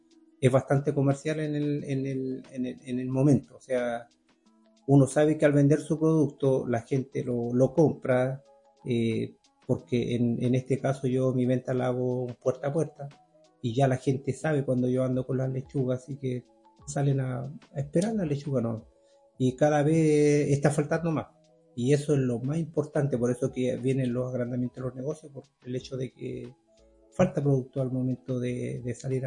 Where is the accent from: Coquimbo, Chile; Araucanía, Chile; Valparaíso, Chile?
Coquimbo, Chile; Punitaqui; los que somos de acá de Punitaqui, es una unión bastante buena